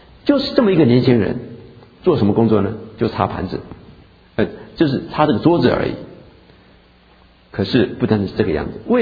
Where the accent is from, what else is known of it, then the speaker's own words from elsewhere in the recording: Taiwan; 因为我从小的时候在台湾从来没有人叫星期的啊，台湾没有人叫星期的